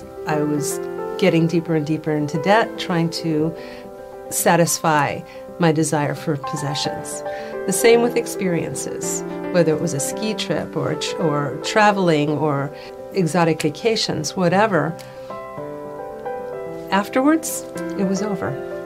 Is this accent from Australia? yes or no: no; Puerto Rico; I grew up in Puerto Rico, and I had this fantastic Jewish grandmother I just adored.